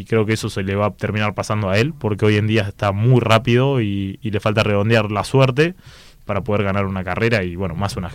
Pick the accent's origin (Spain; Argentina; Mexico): Argentina; Río Grande, Tierra del Fuego; De Río Grande, Tierra del Fuego, el fin del mundo, muy cerquita de Ushuaia. Ahora, bueno, mi carrera deportiva la hice prácticamente toda en Córdoba, lo que vendría a ser el rally. Y tengo toda mi familia viviendo acá de toda la vida.